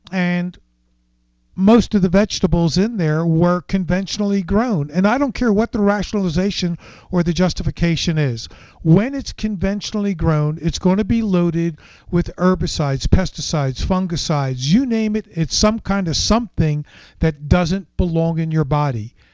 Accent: United States; I'm an American. How can I not inhale?

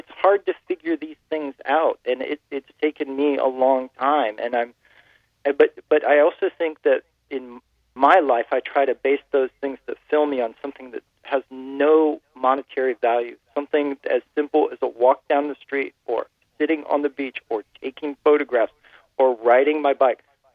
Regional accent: Columbus, Ohio, United States; I grew up in Columbus, Ohio, or anything anyone around me was doing.

